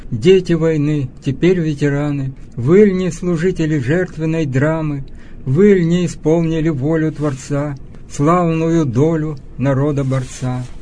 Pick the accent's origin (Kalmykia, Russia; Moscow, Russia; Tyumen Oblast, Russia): Tyumen Oblast, Russia; Tyumen; now in Yekaterinburg, Russia; Мы из Тюмени приехали сюда, в Екатеринбург, но тогда это был Свердловск.